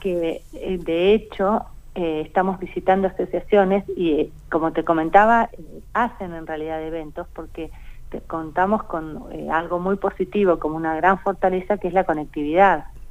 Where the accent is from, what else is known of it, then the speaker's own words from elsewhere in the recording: Argentina; así como los argentinos vamos a Buenos Aires al menos una vez antes de salir al exterior